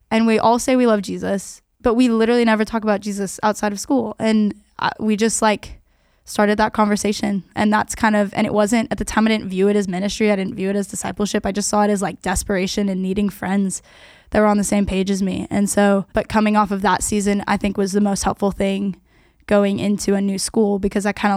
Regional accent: Austin, Texas, United States; you know, we grew up in Austin.

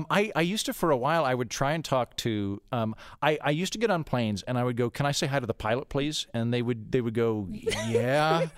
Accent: Oklahoma, United States; and I'm from Oklahoma, so I'm like, nope, I don't have any weapons.

